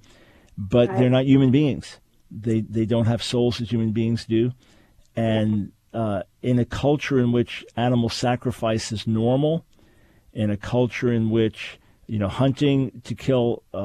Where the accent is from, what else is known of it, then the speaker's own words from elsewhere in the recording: New York City, New York, United States; also born or lived in Long Island; I grew up in New York City and Long Island. I'm not a hunter.